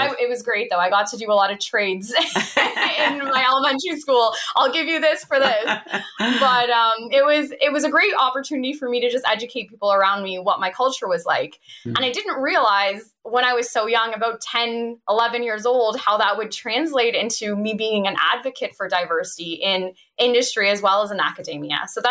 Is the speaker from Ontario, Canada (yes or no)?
yes; Elmira, Ontario, Canada; also born or lived in Toronto; when I moved to Elmira, Ontario, when I was about in grade two, I was surrounded by predominantly white communities. So we were the only brown family in a corner house.